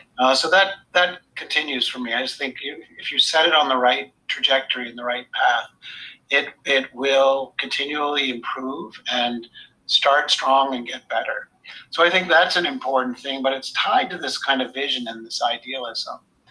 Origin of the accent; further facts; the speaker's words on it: New England, United States; moved away as an adult; now in France; Obviously, I'm American. Grew up in New England, but home had become France.